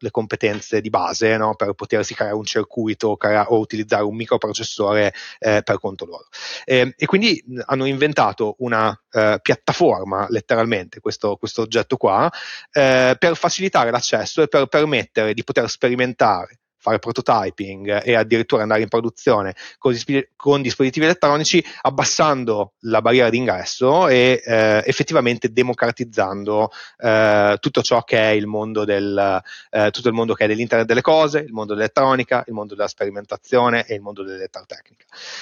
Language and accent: Italian; Bologna, Emilia-Romagna, Italy; moved away as an adult; now in United States; Sono arrivato qui negli Stati Uniti perché in Italia io sono nato e cresciuto in Emilia Romagna, a Bologna